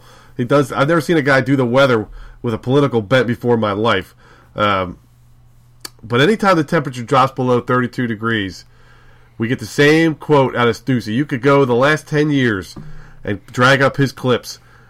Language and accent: English; New Jersey, United States; you're from Ohio and I'm from Jersey. We're not from the South